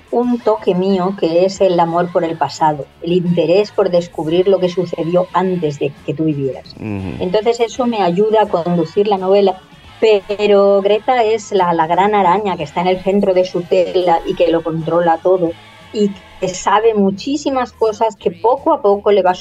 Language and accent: Spanish; Spain; terminó el encierro y vinimos a España y yo llegué otra vez a mi tierra, a mi luz, a mis plantas